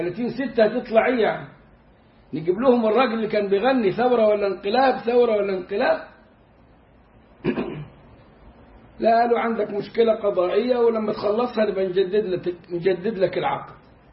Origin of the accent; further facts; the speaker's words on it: Egypt; moved away as an adult; أنا لما طلعت من مصر في عهد الانقلاب رحت السعودية المدينة المنورة أستاذا زائرا